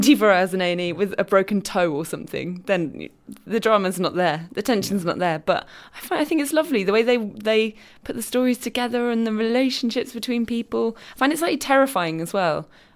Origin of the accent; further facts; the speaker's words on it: Scunthorpe, Yorkshire and the Humber, United Kingdom; And also, I'm from Scunthorpe, so it was nice to see